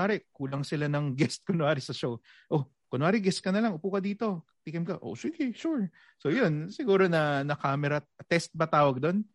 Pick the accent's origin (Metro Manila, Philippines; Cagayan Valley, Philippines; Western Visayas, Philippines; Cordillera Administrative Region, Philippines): Metro Manila, Philippines; Quezon City; QC pa rin yun, pero malayo sa akin. Laking Commonwealth ako eh.